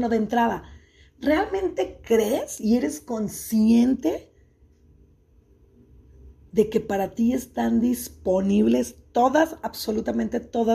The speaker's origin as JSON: {"language": "Spanish", "country": "Mexico", "said": "soy mexicana, actualmente viviendo donde esté mi maleta. Donde esté mi maleta es mi hogar, en este momento en Guadalajara, sin embargo, pues en diferentes lugares"}